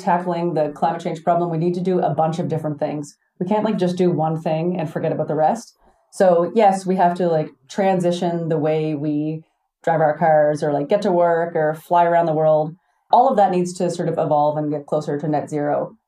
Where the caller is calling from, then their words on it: Prince Edward Island, Canada; Other side of Canada. It's a place called Prince Edward Island. It's a little island off the coast of Nova Scotia